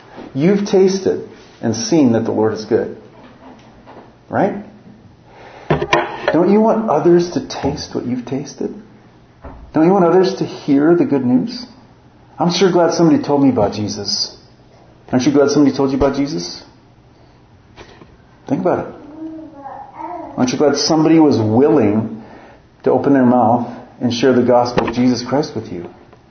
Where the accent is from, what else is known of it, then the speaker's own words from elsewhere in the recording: Minnesota, United States; accent: Minnesota; I grew up in Minnesota, so I've kind of lost the Minnesota accent, but grew up in northern Minnesota